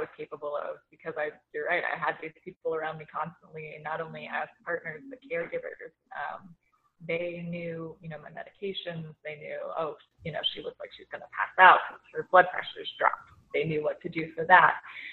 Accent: Southern United States, United States; Because growing up in the South, or my family, not everyone was actually blood related to me.

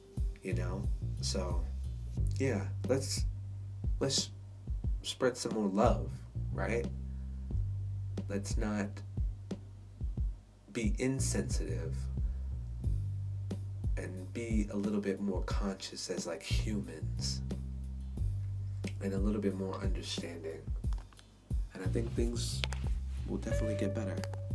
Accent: South Bronx, New York, United States; And I grew up in the South Bronx, and so I wasn't afforded, you know, the space to just walk around living my best life

